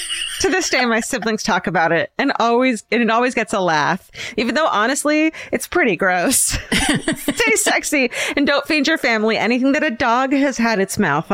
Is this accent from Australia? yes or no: no; Midwest, United States; I should probably mention that we're from the Midwest. We love all things creamed and corn related.